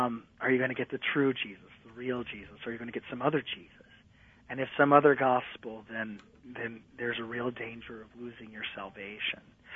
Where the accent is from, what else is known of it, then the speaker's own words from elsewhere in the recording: the South, United States; now in Texas, United States; you know, I'm a Southerner, and I'm transplanted into Texas, and I'm becoming more Texan as I go